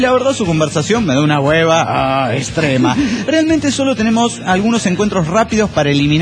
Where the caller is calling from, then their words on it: Chihuahua, Mexico; de Chihuahua, México.